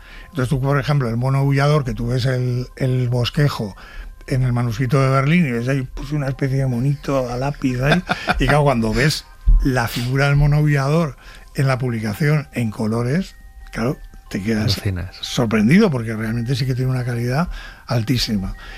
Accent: Madrid, Community of Madrid, Spain; yo soy madrileño

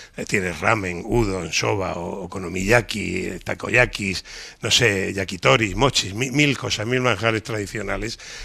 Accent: Spain; allí te redimes como país, como español, porque siempre hemos tenido fama. Los españoles no hablamos inglés.

